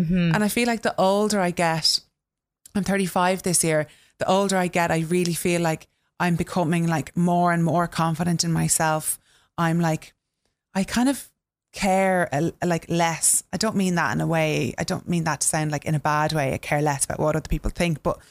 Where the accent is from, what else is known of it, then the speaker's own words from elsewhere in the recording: Kildare, Leinster, Ireland; seeing as I'm from Kildare.